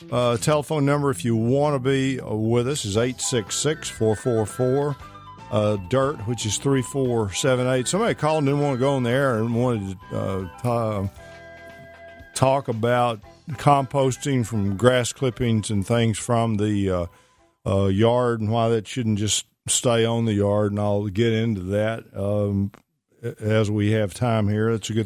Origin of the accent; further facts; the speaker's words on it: Pittsburgh, Texas, United States; Mount Pleasant, Texas, 10 miles from my hometown of Pittsburgh, Texas